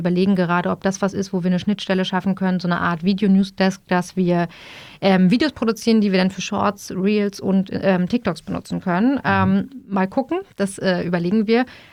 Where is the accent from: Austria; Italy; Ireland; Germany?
Germany; Berlin; und ich bin Berlinerin, ne? Schon immer